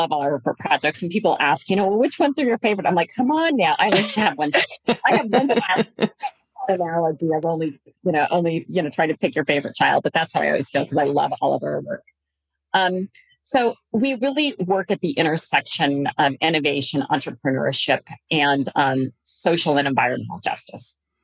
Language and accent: English; Colorado, United States; Back in high school, I grew up in Colorado, and I got turned on to this notion of finding the good in the world.